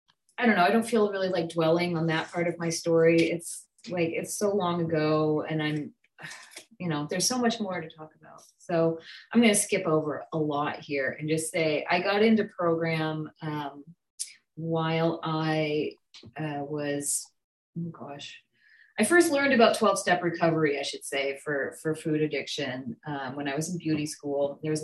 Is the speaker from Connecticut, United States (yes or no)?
no; San Jose, California, United States; I'm from San Jose, California, so it's earlier for me, but I'm still probably as tired as everyone else.